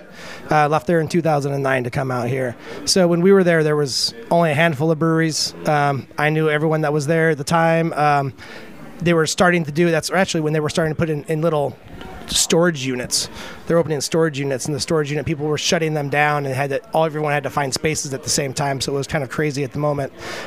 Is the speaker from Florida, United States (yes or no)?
no; Colorado, United States; I came from growing up in Colorado and working at craft beer bars there